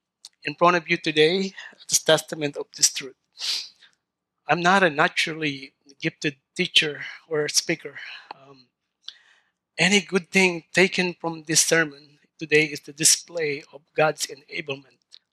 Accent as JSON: {"language": "English", "country": "Philippines", "tie": "born or raised there", "said": "I grew up in the Philippines with very little."}